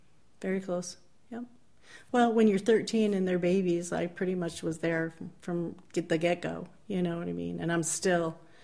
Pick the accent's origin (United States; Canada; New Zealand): United States; Hudson, New York; I grew up there. I grew up in Hudson.